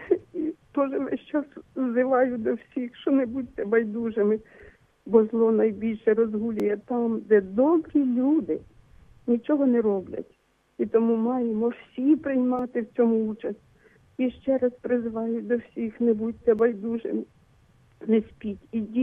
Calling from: Brovary, Kyiv Oblast, Ukraine

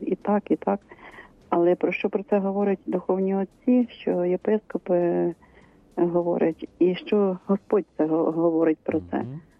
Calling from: Khmelnytskyi Oblast, Ukraine; Слава навіки Богу … парафія Святого Миколая, Дунаєвеччина.

